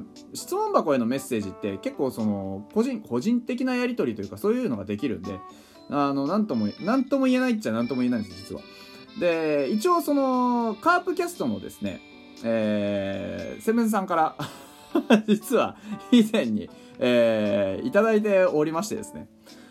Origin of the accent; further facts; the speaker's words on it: Hokkaido, Japan; で、僕、北海道民なんで、ちょくちょく聞くんですよね。